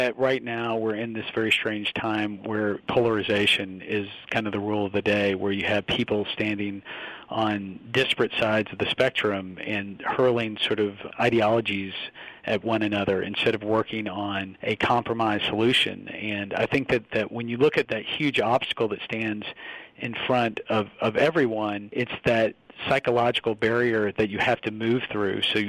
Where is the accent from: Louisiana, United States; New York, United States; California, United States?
Louisiana, United States; Shreveport; You know, I'm actually from Shreveport, Louisiana, which is north of New Orleans.